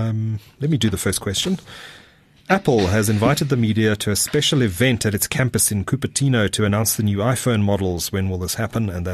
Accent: Durban, KwaZulu-Natal, South Africa; And the answer is my hometown, Durban. Durban by the sea.

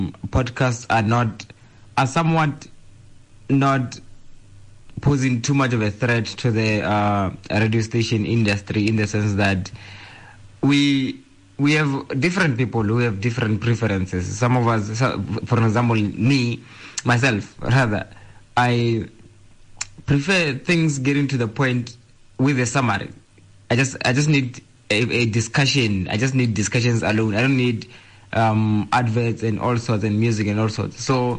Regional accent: Mokopane, Limpopo, South Africa; I am from Mokopane, that is based in the Limpopo province.

